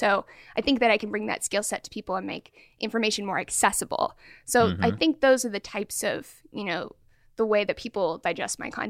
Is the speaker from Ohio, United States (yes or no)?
no; Portland, Oregon, United States; now in Bay Area, United States; Well, I grew up in Portland, Oregon.